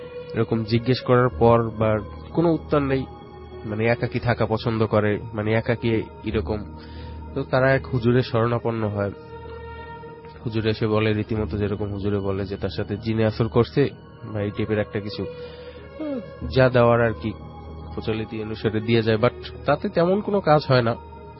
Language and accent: Bangla; Mirpur, Dhaka Division, Bangladesh; মিরপুর থেকে আসছি, মিরপুর এক।